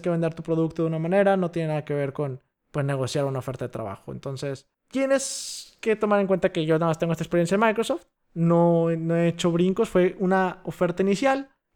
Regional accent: Monterrey, Nuevo León, Mexico; soy de Monterrey, una ciudad que se supone que es muy industrializada, muy en la vanguardia en la tecnología, a nivel México

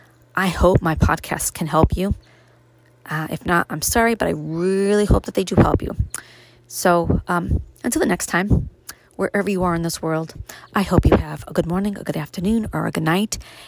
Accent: Brooklyn, New York, United States; there's just bits and pieces of there about me growing up in Brooklyn, what it was like for me to move to upstate New York.

